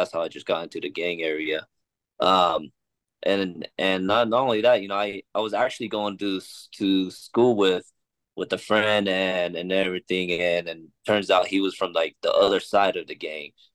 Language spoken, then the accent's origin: English; Midvale, Utah, United States; where I grew up was like around Midvale, Utah. Back then, it was like a lot of gangbanging around the Latinas.